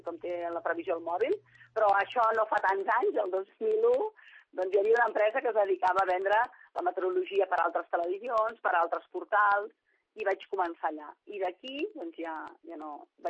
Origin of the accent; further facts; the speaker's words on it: Berga, Catalonia, Spain; Jo sóc de Berga